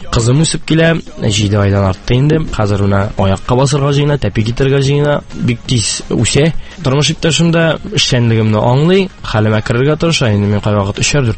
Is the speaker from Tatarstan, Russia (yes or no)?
yes; Nurma, Tatarstan, Russia; Мин Балтач районыннан, Нурма авылыннан. Шунда туып үстем, мәктәптә йөрдем. 9 елдан соң Аллаһка шөкер дип киттем Аршага. 5 елны тәмамладым да, шуннан киттем Казанга, Культура университетына.